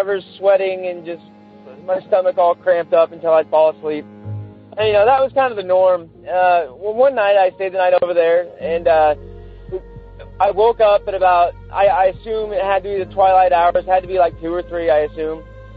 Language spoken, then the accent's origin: English; St. Helens, Oregon, United States